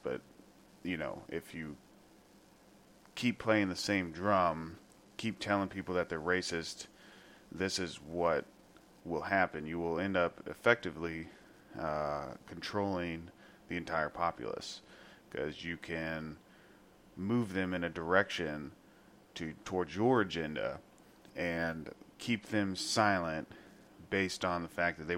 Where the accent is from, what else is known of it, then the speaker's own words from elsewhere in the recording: Florissant, Missouri, United States; But I'm from Florissant, Missouri, which is literally a mile away from Ferguson.